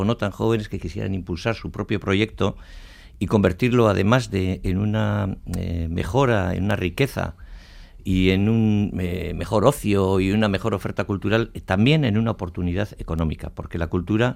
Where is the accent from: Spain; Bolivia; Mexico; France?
Spain; Basque Country; con los 2 millones que somos de vascos, 2.200.000